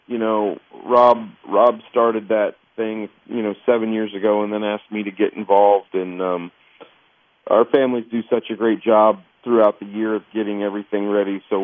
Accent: Kansas, United States; So my home state is Kansas

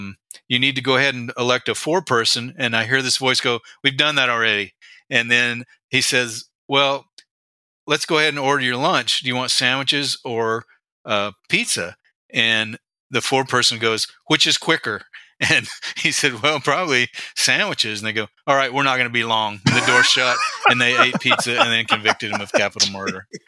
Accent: Texas, United States; I grew up in Texas.

